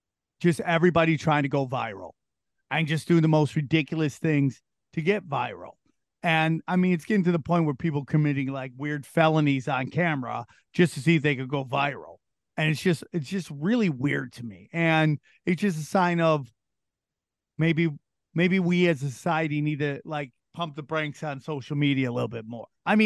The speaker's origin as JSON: {"language": "English", "town": "Las Vegas", "region": "Nevada", "country": "United States", "said": "because I came from Vegas. I started stand up in Vegas."}